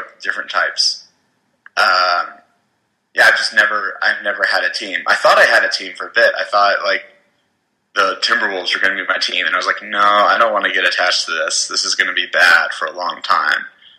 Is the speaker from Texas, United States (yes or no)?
no; Kansas City, Missouri, United States; I was born and raised in Kansas City, where we don't have the NBA, so I never had, like, a team.